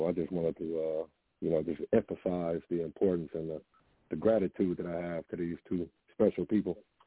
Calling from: Monroe, Michigan, United States; I'm calling from Monroe, Michigan.

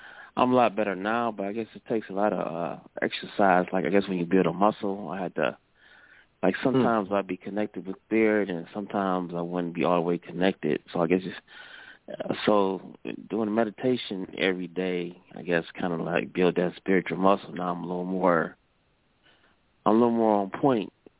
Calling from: Cleveland, Ohio, United States; I'm calling from Cleveland, Ohio.

